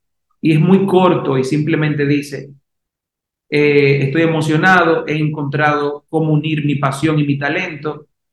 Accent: Santiago de los Caballeros, Santiago, Dominican Republic; moved away as an adult; now in Santo Domingo, Dominican Republic; Sabes que soy santiaguero, realmente soy de Santiago, de los Caballeros, pero decidí mudarme a Santo Domingo a mis 20 años, hace ya unos 16 años que vine a Santo Domingo.

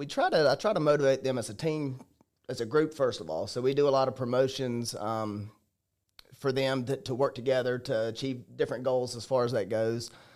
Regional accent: Ozark, Alabama, United States; So I'm originally from Ozark, Alabama, down in the Wiregrass. From there, I went to the University of Alabama.

